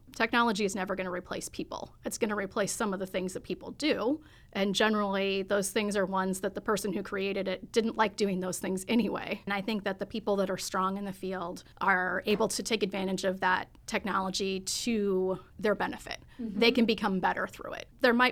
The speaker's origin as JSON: {"language": "English", "town": "Green", "region": "Iowa", "country": "United States", "tie": "born or raised there", "lives_now": "Chicago, United States", "said": "I grew up in Iowa, north central part of Iowa, or as I like to say, kind of almost middle of nowhere, probably about 2 hours from where most people know, but small little town called named Green."}